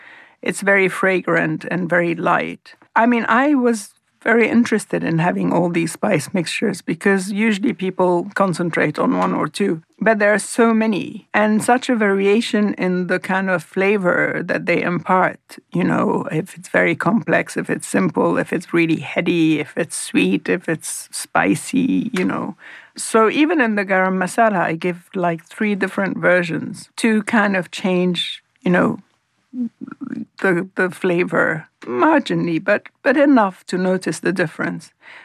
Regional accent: Beirut, Beirut Governorate, Lebanon; born or raised there

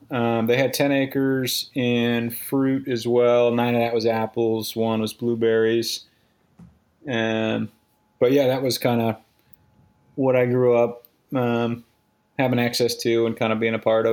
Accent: Concord, Massachusetts, United States; I grew up in Concord, Massachusetts

